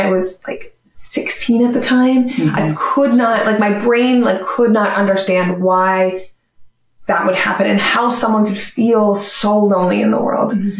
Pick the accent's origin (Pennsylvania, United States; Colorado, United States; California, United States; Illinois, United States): Pennsylvania, United States; I'm from Pennsylvania. I live about an hour and a half outside of Philly, and Philly has the Philadelphia Zoo, right? As a kid, we traveled there all the time into the teenage years, all of that.